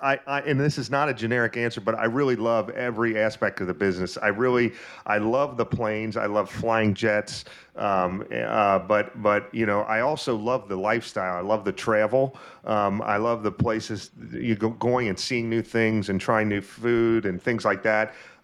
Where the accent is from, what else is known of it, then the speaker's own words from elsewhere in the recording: Cincinnati, Ohio, United States; And then I grew up in Cincinnati, and my dad taught at the University of Cincinnati